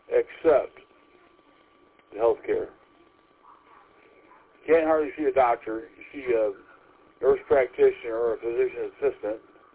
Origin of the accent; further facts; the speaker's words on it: Kalamazoo, Michigan, United States; And most of you know that I'm originally from the Kalamazoo area. Moved up here full-time, 2018.